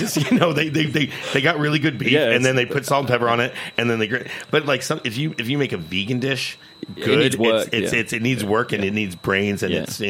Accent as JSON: {"language": "English", "town": "New York City", "region": "New York", "country": "United States", "said": "I'm a New Yorker"}